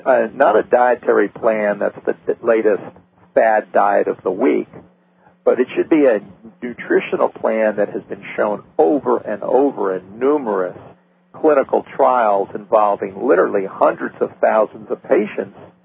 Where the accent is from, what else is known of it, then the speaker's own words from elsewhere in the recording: Miami, Florida, United States; I know as a kid growing up in Miami, we used to run around in school and ride our bikes